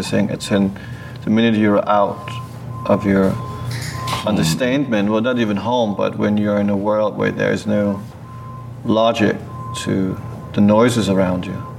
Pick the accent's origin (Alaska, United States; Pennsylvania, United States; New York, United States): New York, United States; English is a second language; also born or lived in Denmark; Yeah, I would say I have a Danish passport, but I'm a New Yorker by heart.